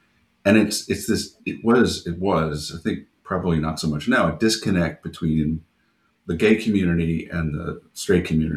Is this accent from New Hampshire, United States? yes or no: no; Long Island, New York, United States; So I grew up in New York on Long Island, and in a fairly traditional Jewish community, probably not atypical for Long Island